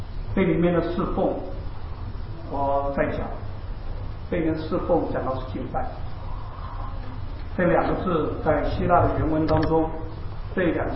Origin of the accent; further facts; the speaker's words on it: China; 我们中国人有两次这个一年之计在于春的机会啊